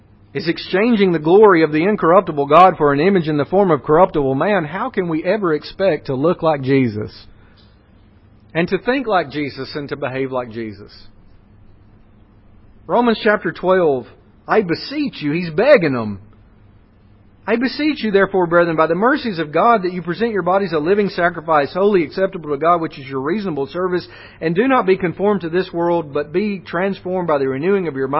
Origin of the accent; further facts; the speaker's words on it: Alabama, United States; I want the first thing you think about me is that, yes, I'm from Alabama